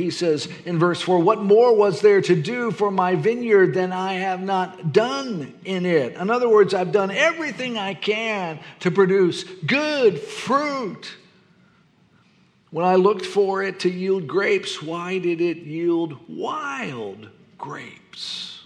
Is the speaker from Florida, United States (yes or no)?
yes; Florida, United States; She's from Maine. I'm from Florida.